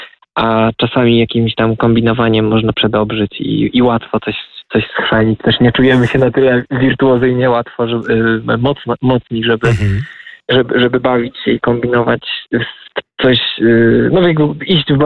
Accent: Zamość, Lublin Voivodeship, Poland; jestem urodziłem się i wychowałem w Zamościu, a swoje pierwsze studia licencjackie robiłem na UMCS-ie.

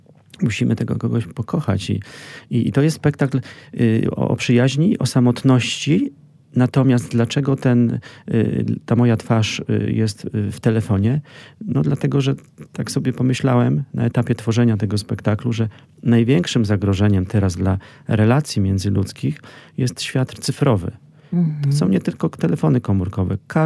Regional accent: Ciepielów, Masovian Voivodeship, Poland; W moim rodzinnym Ciepielowie, gdzie się urodziłem na Mazowszu

